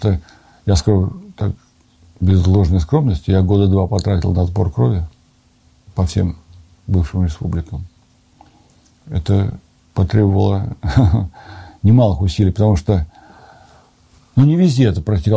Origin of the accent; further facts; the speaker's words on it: Volga region, Russia; born there; Тем более я родился на Волге, там, где у нас в поселке половина татар было. У меня половина друзей там татары, чуваши, мордва.